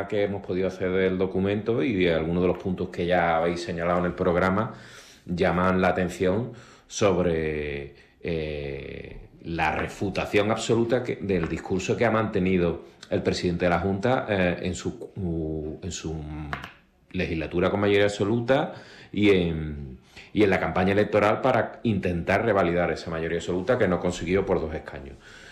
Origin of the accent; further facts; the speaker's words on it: Cádiz, Andalusia, Spain; yo soy gaditano y liberal, que no conservador